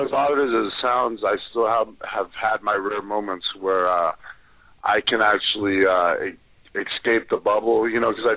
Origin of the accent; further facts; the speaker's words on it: Los Angeles, California, United States; let alone being in my hometown at the Staples Center, working the Battle Royal in front of the WrestleMania crowd